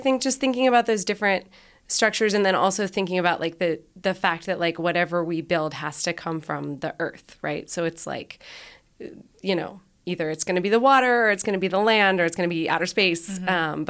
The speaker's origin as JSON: {"language": "English", "region": "Virginia", "country": "United States", "tie": "born or raised there", "said": "I grew up in Virginia."}